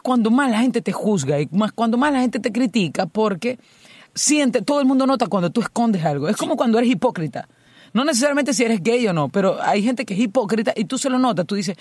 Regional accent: Venezuela; en mi país Venezuela también

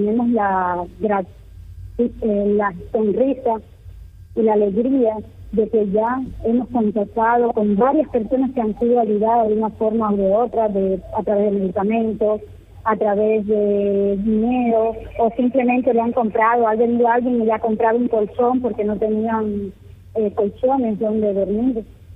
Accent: Cuba; yo me sentí identificado como cubana, que también pasó el Irma

